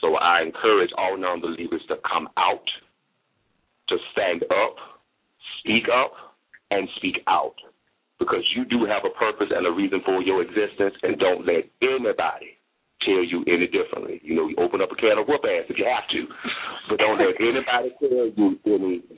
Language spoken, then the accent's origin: English; Atlanta, Georgia, United States; Being born and raised in Atlanta